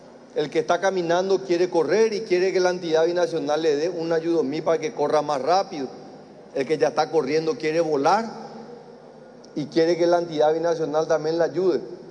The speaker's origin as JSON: {"language": "Spanish", "country": "Paraguay", "said": "me siento orgulloso como paraguayo, como colorado"}